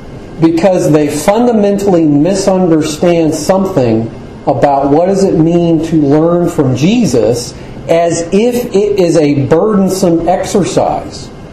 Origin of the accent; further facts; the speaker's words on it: Florida, United States; I have a little bit of an encounter with this myself growing up in Florida.